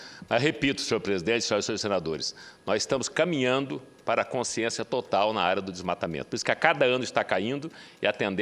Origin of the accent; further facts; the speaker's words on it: Rondônia, Brazil; eu sou de um estado da Amazônia, né, do estado de Rondônia